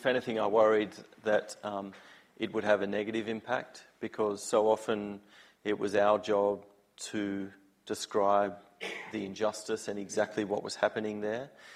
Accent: Australia; where are you from? And we'll say, Australia.

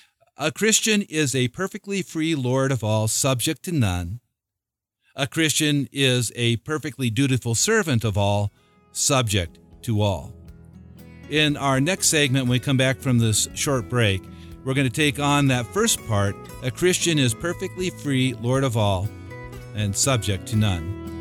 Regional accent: the West, United States; Well, I think especially it's you and I live in the West, and we grew up in the West

